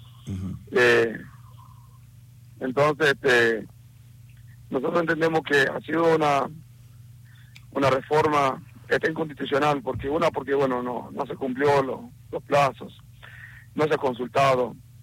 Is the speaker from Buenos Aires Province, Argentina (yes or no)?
no; Abrapampa, Jujuy, Argentina; yo soy de Abrapampa, de la comunidad aborigen de Potrero de la Puna, a 35 kilómetros al este de Abrapampa, está mi comunidad, uh-huh, yendo por la ruta 72.